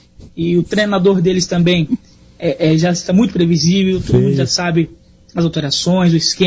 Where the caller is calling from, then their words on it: São Paulo, Brazil; sou aqui do Jabaquara, zona sul de São Paulo.